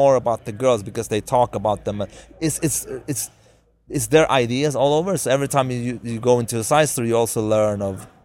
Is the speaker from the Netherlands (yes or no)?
no; Sweden; English is a second language; I'm not from Hollywood from that side. I'm from Sweden, but I make definitely movies.